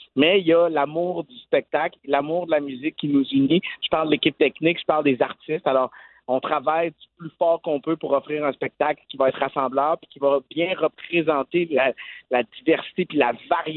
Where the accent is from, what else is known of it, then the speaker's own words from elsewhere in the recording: Quebec, Canada; Je suis comme fier de dire, hey, le fait français, le Québec, on existe, on est entendu de la Colombie-Britannique jusqu'à la Maritime.